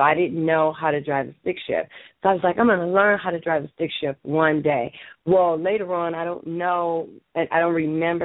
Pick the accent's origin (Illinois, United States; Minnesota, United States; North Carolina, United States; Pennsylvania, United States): Illinois, United States; Chicago; I was born and raised in Chicago, and I always wanted to get out because it was always so cold, so terribly cold in the wintertime.